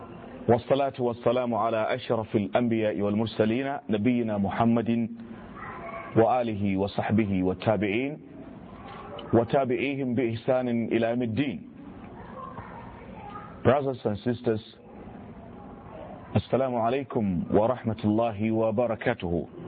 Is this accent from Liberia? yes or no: no; Nigeria; it is my right as a Nigerian to be educated, to be sheltered, to be properly taken care of health-wise